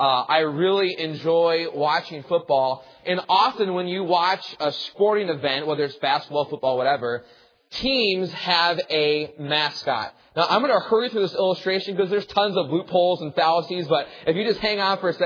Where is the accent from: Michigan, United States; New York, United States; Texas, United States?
Michigan, United States; I'm thinking specifically, because I'm from Michigan, of the mascot of the Ohio State Buckeyes.